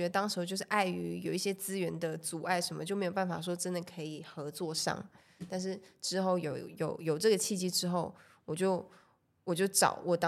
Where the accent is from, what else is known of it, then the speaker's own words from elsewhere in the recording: Malaysia; now in Taiwan; 因为我是马来西亚人嘛，所以我过来这边其实还是有一些签证问题啊、居留问题什么的。